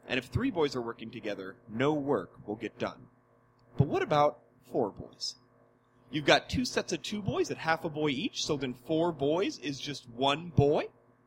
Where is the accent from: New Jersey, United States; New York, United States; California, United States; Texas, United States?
California, United States; Between L.A. and San Diego, the Inland Empire.